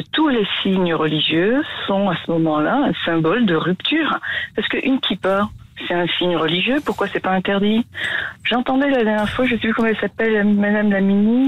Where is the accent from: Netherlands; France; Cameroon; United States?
France; Moi, je suis née en France, j'ai toujours été ici